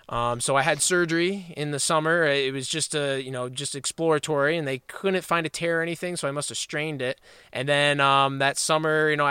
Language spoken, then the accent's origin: English; Ticonderoga, New York, United States; It's the start of the 4th of July parade in Ticonderoga, New York, my hometown.